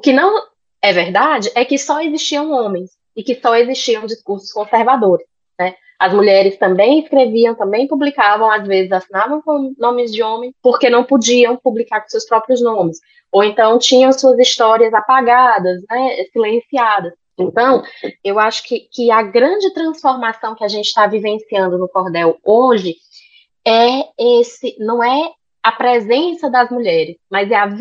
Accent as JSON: {"language": "Portuguese", "town": "Fortaleza", "region": "Ceará", "country": "Brazil", "tie": "born or raised there", "said": "Enfim, eu nasci em Fortaleza, eu cresci em Fortaleza, centro urbano de praia."}